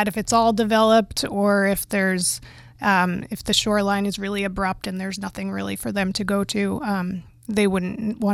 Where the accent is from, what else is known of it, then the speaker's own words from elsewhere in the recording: New York, United States; now in Maine, United States; I mean, growing up in New York, we had pretty cold winters